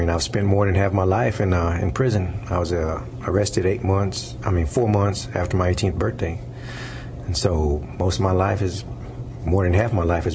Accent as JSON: {"language": "English", "town": "McKinney", "region": "Texas", "country": "United States", "said": "Yes, it's 30 miles north of Dallas."}